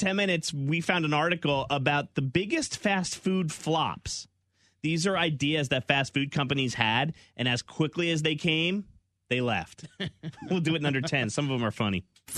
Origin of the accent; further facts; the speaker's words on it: New Jersey, United States; Because I did an internship growing up in Jersey. I was lucky to be around New York.